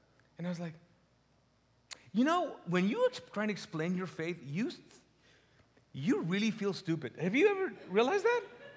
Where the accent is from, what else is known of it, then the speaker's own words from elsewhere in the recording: Kuwait; also born or lived in Pakistan; I grew up as a Muslim, and I'm actually from Pakistan, but I grew up and was raised in Kuwait.